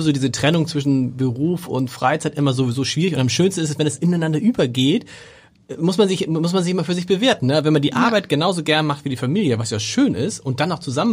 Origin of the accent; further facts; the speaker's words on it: Harburg, Lower Saxony, Germany; ich komme aus Harburg, da wird auch mal, also wenn du in dem Moment, wo du sagst, wir kommen südlich der Elbe